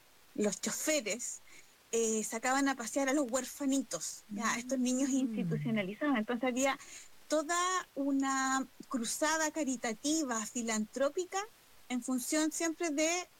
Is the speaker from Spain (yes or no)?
no; Concepción, Biobío, Chile; yo soy de Concepción